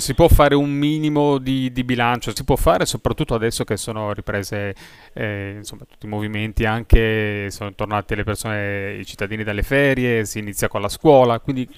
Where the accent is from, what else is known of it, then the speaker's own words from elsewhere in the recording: Milan, Lombardy, Italy; Io che sono un cittadino anche, non sono di Varese, sono di Milano